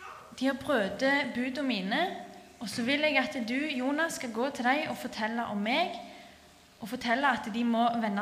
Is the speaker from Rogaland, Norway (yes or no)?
yes; Jørpeland, Rogaland, Norway; og jeg kommer fra Jørpeland. Så jeg har tatt ferie i dag. Jeg er 20 år.